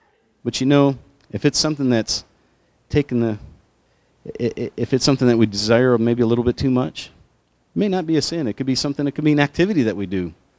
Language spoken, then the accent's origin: English; New York, United States; I'm a farm kid from upstate New York. I grew up on the Canadian border up there in a frozen little town. Ninth kid in my family. Grew up in a corn and strawberry farm.